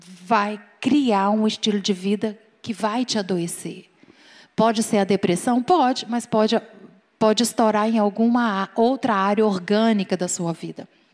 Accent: Minas Gerais, Brazil; eu vivo numa igreja completamente diferente da que nós fomos criados lá em Minas Gerais.

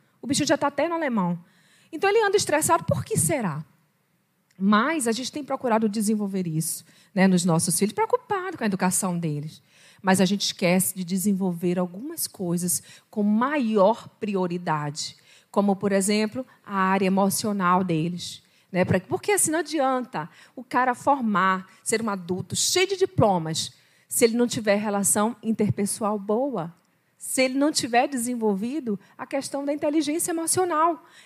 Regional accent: Salvador, Bahia, Brazil; moved away; a gente veio de Salvador, nós temos 9 anos aqui, por isso que eu não perdi o sotaque, vocês estão percebendo que eu falo cantando, né?

